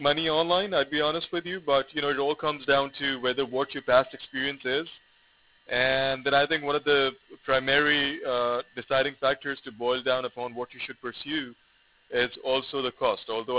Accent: Australia; moved away as an adult; now in United States; Well, I am an Australian myself, and I came to the U.S., I think, before COVID. That was a year before COVID.

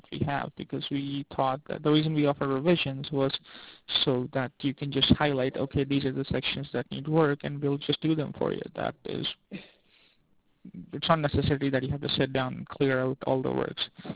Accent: South Africa; also born or lived in Illinois; now in New York, United States; by background, I'm from South Africa, then I moved to Illinois, and now I'm in New York. I moved, like, seven years ago. Nine years ago

